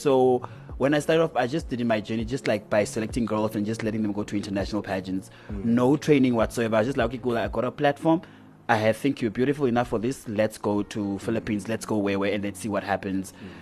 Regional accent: Walvis Bay, Erongo, Namibia; Yes, I'm from Walvis Bay.

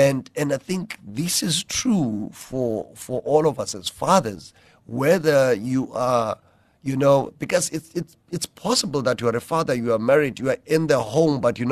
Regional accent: Whittlesea, Eastern Cape, South Africa; also born or lived in Queenstown; now in Cape Town, South Africa; I was born in Queenstown, a small town called Queenstown, in the Eastern Cape, and born and raised there in a smaller part of the Eastern Cape called Whittlesea. And so I then moved to Cape Town in 1999, and I have been living here since then.

